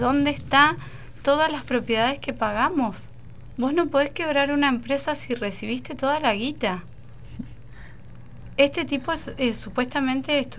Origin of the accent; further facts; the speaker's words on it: Neuquén, Argentina; Yo soy de Neuquén.